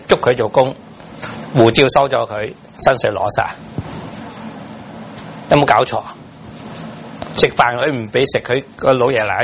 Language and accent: Chinese; Guangdong, China; 我鼓励我们广东人，不要只看着广东人。